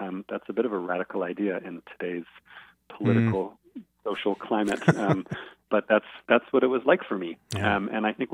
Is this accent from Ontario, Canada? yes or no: yes; Toronto, Ontario, Canada; I grew up in Toronto, and your question is the answer to your first query, which is growing up in, the most multicultural city in the world, so they say, had a huge impact.